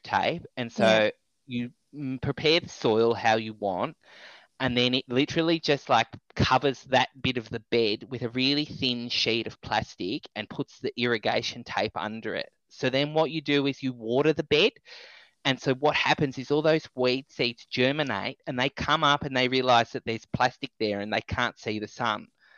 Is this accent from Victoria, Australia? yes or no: yes; Victoria, Australia; because I grew up in the Yarra Valley, and moving to northern Victoria, the weeds up here are out of control.